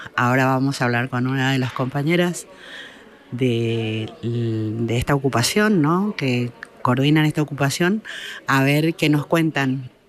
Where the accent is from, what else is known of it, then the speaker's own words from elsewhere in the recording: Argentina; moved away; soy argentina y me fui hace muchos años y vivo la migración